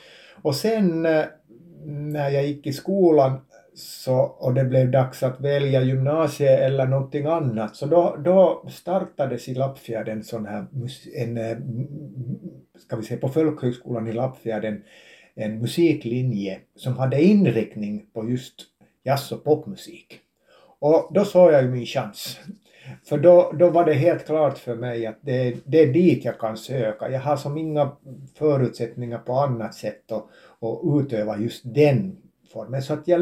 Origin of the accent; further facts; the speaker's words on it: Vaasa, Ostrobothnia, Finland; now in Bäcken, Finland; Jag är ju Vasabo i själ och hjärta, stadspojk. Men jag bor i Bäcken sedan 25 år tillbaks.